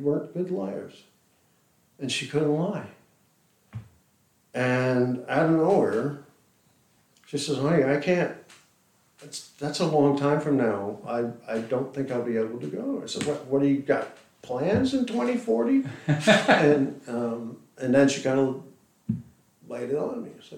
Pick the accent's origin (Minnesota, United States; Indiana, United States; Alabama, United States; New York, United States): New York, United States; Bay Shore; there was a rock, it was a time capsule down on Main Street in my hometown.